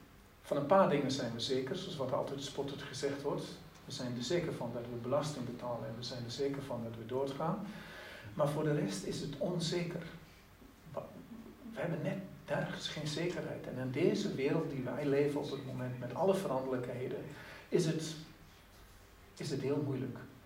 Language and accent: Dutch; Netherlands; born there; moved away as an adult; also born or lived in South Africa; Ik ben geboren in Nederland, maar ik was 18 toen ik samen met mijn vader en moeder en met broers en zusters gingen wij naar Zuid-Afrika toe. En ik heb er 38 jaar gewoond.